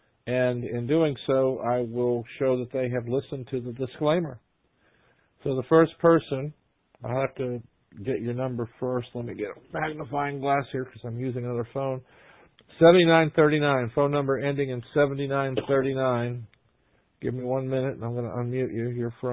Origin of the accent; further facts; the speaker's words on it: Davie, Florida, United States; I'm from Davie, originally.